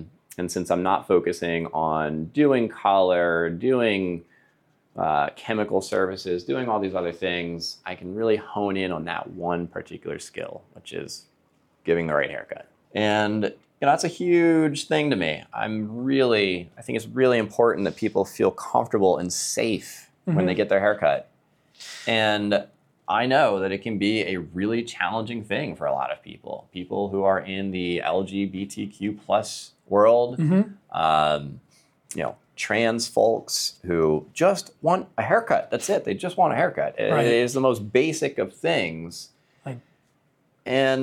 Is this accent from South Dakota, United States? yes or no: no; Mahanoy City, Pennsylvania, United States; I grew up in Mahanoy City.